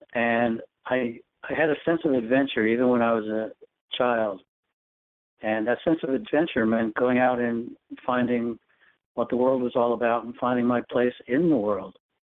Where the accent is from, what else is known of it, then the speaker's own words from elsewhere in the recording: North Haven, Connecticut, United States; I grew up in North Haven, Connecticut, and it was a area of farmland, more or less, when I was growing up before it got built up to suburbia.